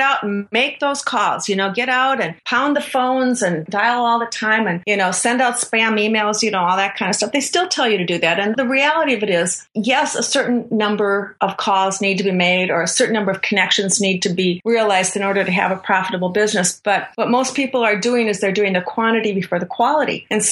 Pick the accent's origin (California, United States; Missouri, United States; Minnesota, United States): Minnesota, United States; Now, I'm from Minnesota. I get to say, you betcha.